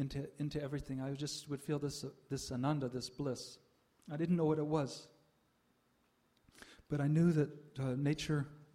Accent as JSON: {"language": "English", "region": "North Carolina", "country": "United States", "tie": "born or raised there", "said": "And let me begin by saying that I grew up in North Carolina."}